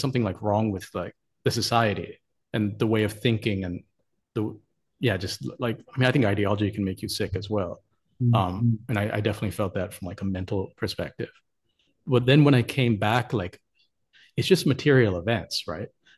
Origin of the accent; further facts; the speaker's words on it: United States; And I grew up in the 90s in America, right? Which was kind of like peak America.